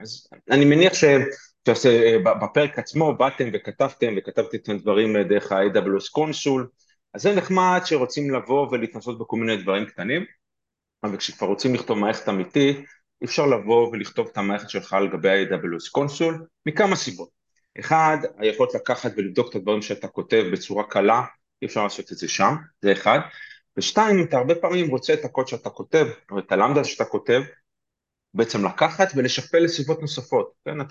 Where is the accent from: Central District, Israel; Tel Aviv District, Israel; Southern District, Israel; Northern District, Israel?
Central District, Israel; Petah Tikva; אז אני פתח תקוואי גאה, כן, זה אני לא מסתיר